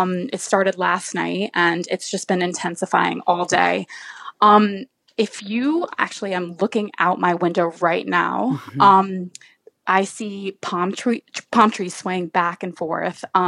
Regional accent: St. Petersburg, Florida, United States; now in Sarasota, United States; So I am originally from St. Pete. I'm a PhD student going to the University of South Florida.

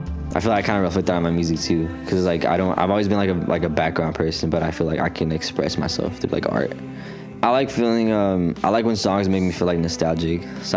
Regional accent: Hawthorne, California, United States; I'm from Hawthorne, California. I'm 19 years old.

